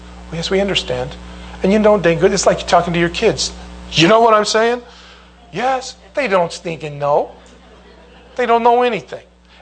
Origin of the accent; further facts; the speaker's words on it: United States; You see, I'm an American, inductive Bible study, observation, interpretation, application.